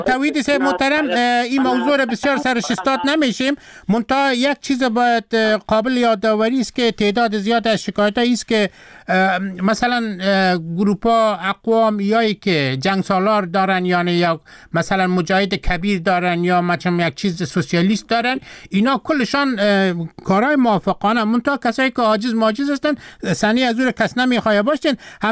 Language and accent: Persian; Afghanistan; خودم هم ترکمن هستیم، یعنی در افغانستان تولد شدیم، کلان شدیم،